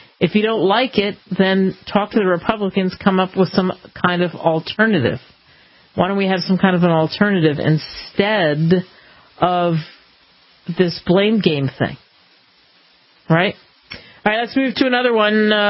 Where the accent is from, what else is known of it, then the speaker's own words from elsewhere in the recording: California, United States; I'm from California, and in California, people are talking about a body that was found in a hotel water tank.